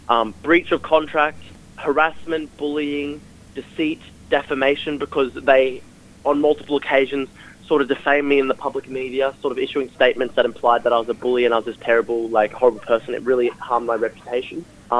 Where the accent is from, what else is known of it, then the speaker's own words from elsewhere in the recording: Australia; It violates my right to speak freely as an Australian citizen.